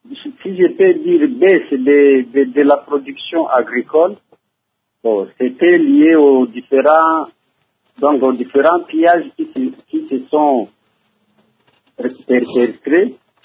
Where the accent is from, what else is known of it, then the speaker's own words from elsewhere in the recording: South Kivu, DR Congo; surtout ici chez nous, au Sud Kivu